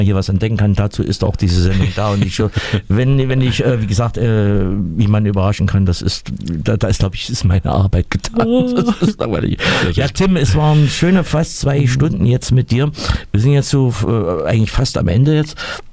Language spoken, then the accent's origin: German; Schlöben, Thuringia, Germany; Also ich bin hier geboren und noch nicht weggezogen. Ich bin zwar in Schlöben groß geworden, aber so mehr regional geht gar nicht. Also ich habe es in den 61 Jahren nicht gepackt